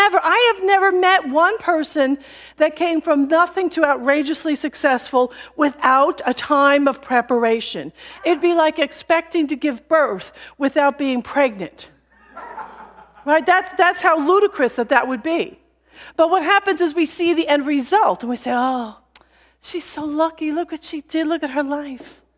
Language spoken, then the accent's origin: English; Ireland; and I am Irish, so I can't believe, well, would you believe me?